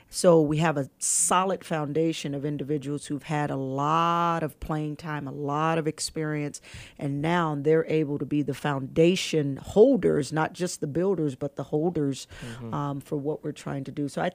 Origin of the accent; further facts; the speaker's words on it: San Diego, California, United States; also born or lived in Dallas, Texas; I'm originally from Dallas, Texas. I was born in Dallas but raised in San Diego, so I had the opportunity to say come back home.